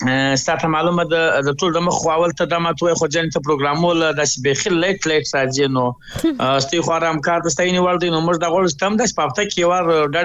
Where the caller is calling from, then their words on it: Karachi, Sindh, Pakistan; زه په کراچي کې یم